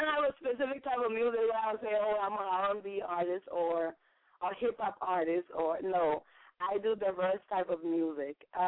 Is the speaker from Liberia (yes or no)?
yes; Liberia; also born or lived in Guinea; Well, I was born and raised in Liberia, and moved to Guinea a little bit. Spent a couple of years there, and while I was there, I learned a couple of languages there.